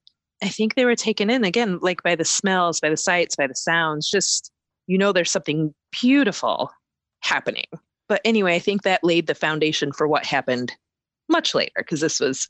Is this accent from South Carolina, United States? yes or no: no; Iowa, United States; now in Michigan, United States; I've been here, oh my gosh, 20 years now. I grew up in Iowa. I never thought I'd stay in Michigan, but I got married and here I am.